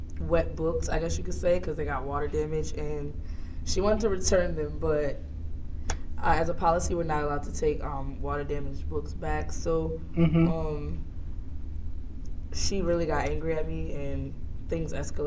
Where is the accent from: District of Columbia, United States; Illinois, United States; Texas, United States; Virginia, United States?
Virginia, United States; Reedville; I'm from Reedville, Virginia.